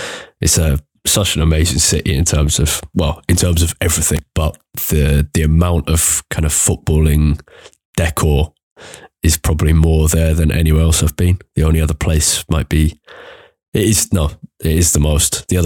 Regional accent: London, United Kingdom; I grew up in North London near the Emirates

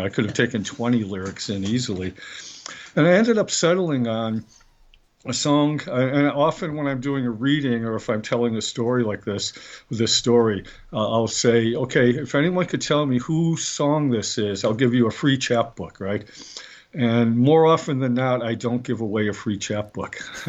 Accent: Buffalo, New York, United States; Well, that goes all the way back to Buffalo, New York, where I grew up in Buffalo.

